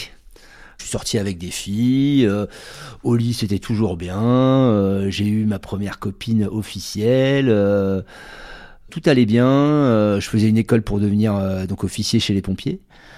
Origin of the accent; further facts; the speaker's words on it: Bordeaux, Nouvelle-Aquitaine, France; je suis originaire de Bordeaux